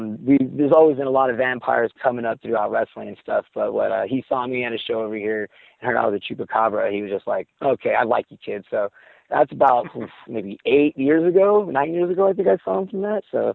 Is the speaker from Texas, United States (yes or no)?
no; San Jose, California, United States; I'm originally from the Bay Area, San Jose area, and she's from the same area too.